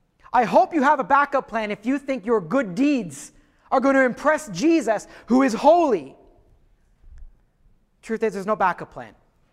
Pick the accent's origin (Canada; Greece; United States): Canada; Ottawa, Ontario; In growing up in Ottawa, where my parents' house was that I grew up